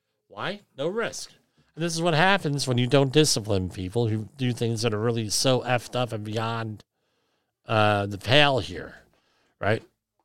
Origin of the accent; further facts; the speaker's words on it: New Jersey, United States; I'm from New Jersey. This is the kind of shit that happens all the time.